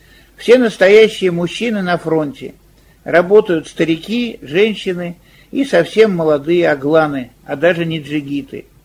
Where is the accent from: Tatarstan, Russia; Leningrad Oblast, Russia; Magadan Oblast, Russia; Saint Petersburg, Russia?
Saint Petersburg, Russia; Leningrad; мы, как эвакуированные из Ленинграда русские, выкопали себе землянку в склоне холма.